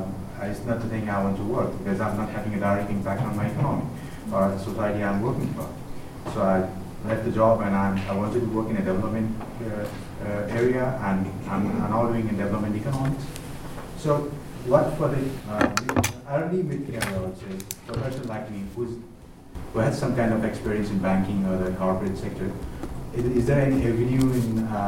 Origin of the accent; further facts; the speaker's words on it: Nepal; English is a second language; I'm from Nepal and I had 4 years of professional banking career in international bank.